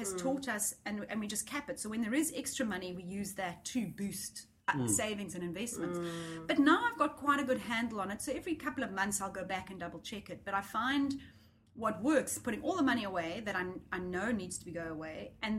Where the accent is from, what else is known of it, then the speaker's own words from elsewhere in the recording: Cape Town, Western Cape, South Africa; And because I'm from Cape Town, people got the wrong impression.